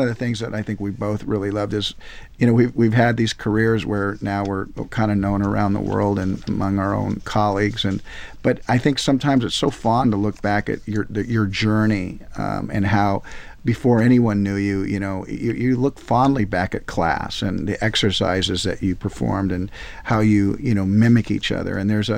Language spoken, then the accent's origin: English; Compton, California, United States; born there; I was born in Compton, lived for 7-8 years, and then kind of moved around a lot. Went to 4 different high schools